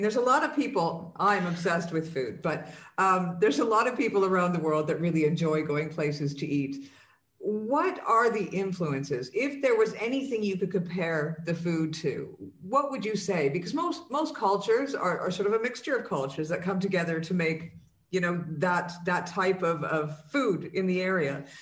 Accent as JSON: {"language": "English", "country": "Canada", "said": "I'm Canadian"}